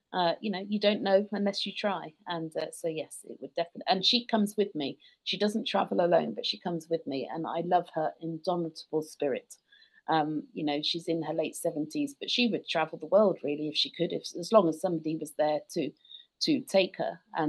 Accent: United Kingdom; I'm British. You probably tell from my accent.

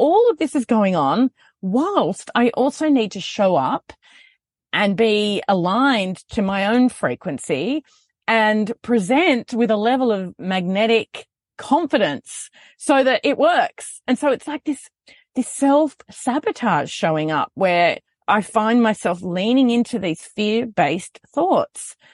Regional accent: New South Wales, Australia; a day of filming in a studio out of my hometown, drove to Brisbane from south of Sydney.

